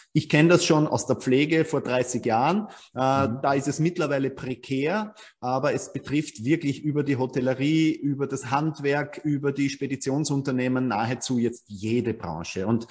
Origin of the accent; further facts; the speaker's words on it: Vienna, Austria; ich komme aus Wien, aus Österreich.